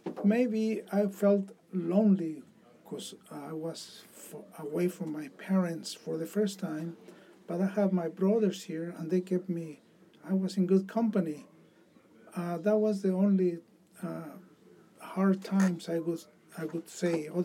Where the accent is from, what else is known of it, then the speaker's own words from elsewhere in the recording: Mexico City, Mexico; now in United States; Well, I came from Mexico City. That's where I was born and raised. And I was very excited to come to the US of A as a young man, a young person.